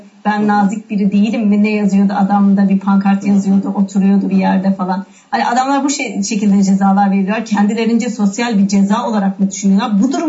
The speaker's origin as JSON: {"language": "Turkish", "town": "Ardahan", "region": "Ardahan Province", "country": "Turkey", "tie": "born there", "said": "1977 Ardahan'da doğumluyum."}